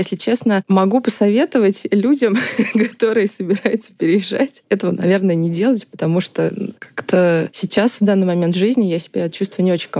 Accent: Saransk, Mordovia, Russia; now in Moscow, Russia; Я сама из Саранска.

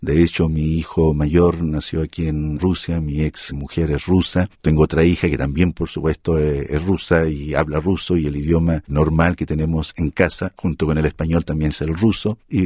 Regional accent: Chile; moved away; salí yo de Chile siendo todavía muy joven junto con mis padres, producto del golpe de Estado del 11 de septiembre de 1973.

